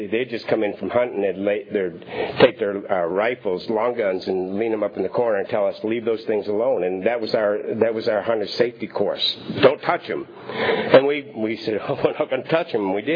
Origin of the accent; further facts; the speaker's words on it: Maine, United States; I was born and raised in Maine, on the other side of the country.